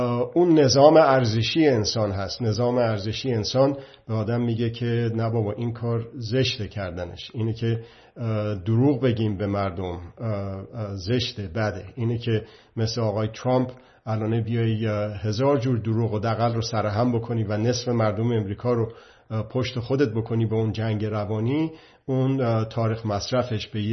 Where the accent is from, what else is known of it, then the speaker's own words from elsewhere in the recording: Iran; پس ما که ایرانی هستیم